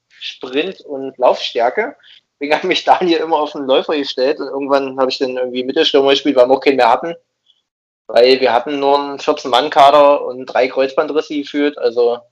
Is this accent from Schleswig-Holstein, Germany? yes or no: no; Reppichau, Saxony-Anhalt, Germany; Also ich stamme ja aus Reppichau.